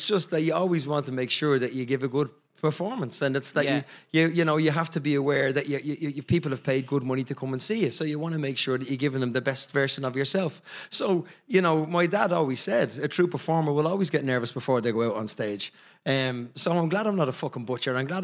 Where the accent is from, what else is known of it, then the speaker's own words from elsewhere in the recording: Ireland; Yeah, well, we're an oppressed nation for years, and I think we entertained ourselves, and that kind of drags on through our kids